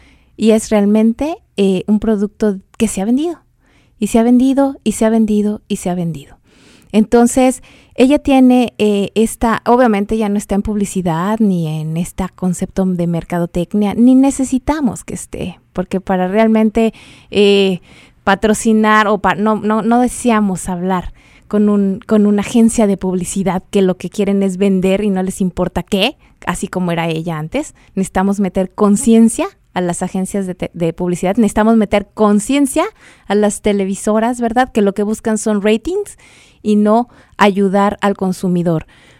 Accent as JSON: {"language": "Spanish", "country": "Mexico", "moved": "yes", "said": "Dios me va a permitir regresar a mi origen, que es mi país, que es México. Pero por el día de hoy, estoy parada en este país"}